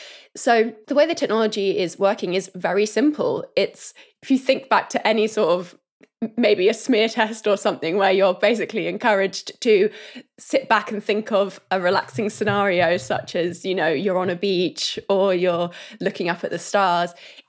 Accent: South West England, United Kingdom; Oh, I'm from Cornwall.

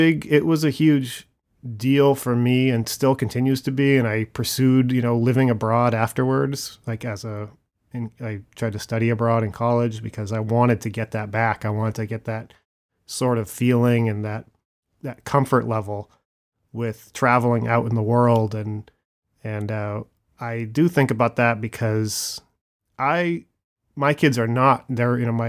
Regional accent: United States; born there; I was born in America too

